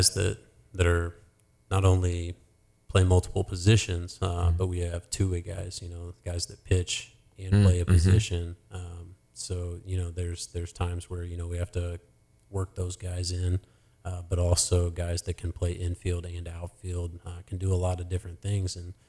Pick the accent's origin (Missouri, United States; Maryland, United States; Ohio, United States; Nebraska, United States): Missouri, United States; Kansas City; I grew up in Kansas City. I'm a big Royals fan.